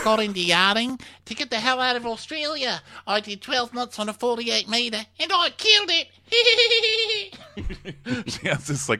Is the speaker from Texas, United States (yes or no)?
yes; Texas, United States; even though I'm from Texas